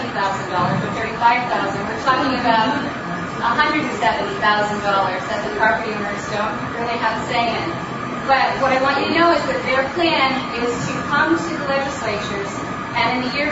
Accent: Illinois, United States; I'm from Illinois

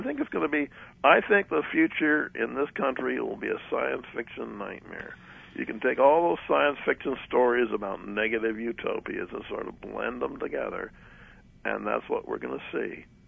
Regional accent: New York City, New York, United States; I remember I spent part of my life growing up in New York City, and there wasn't much space there either.

